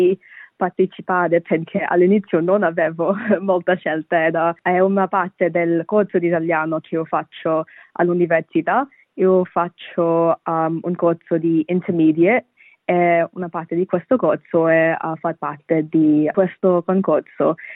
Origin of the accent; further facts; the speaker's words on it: Perth, Western Australia, Australia; Italian is a second language; now in Canberra, Australia; io ho 19 anni e sono di origine bengalese, ma vivo in Australia, vengo da Perth e mi sono trasferita a Canberra per studiare.